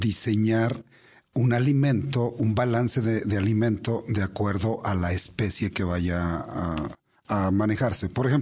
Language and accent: Spanish; Nuevo Ideal, Durango, Mexico; yo también soy de origen rural. Nada más que yo de niño yo soy de Nuevo Ideal, de un pueblo que se llama Cartagena, que pertenece al municipio de Nuevo Ideal.